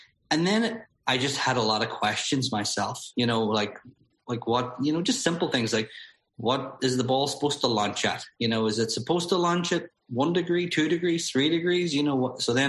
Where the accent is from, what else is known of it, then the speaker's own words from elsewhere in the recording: Ireland; growing up in Ireland, just the conditions don't lend itself to target golf.